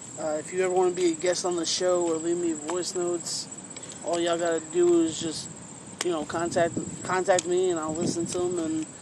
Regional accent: United States; I feel like us as American people, as regular civilians, y'all need to say something.

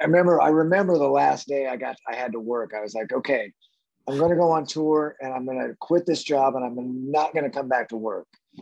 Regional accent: Tucson, Arizona, United States; You know, we grew up in Tucson. We started the band in Tucson

